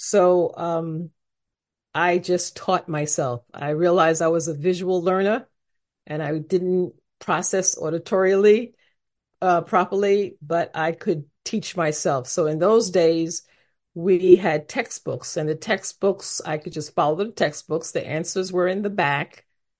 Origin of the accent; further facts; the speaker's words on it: New York, United States; I am the youngest of three children. I'm from New York. And my family were immigrants.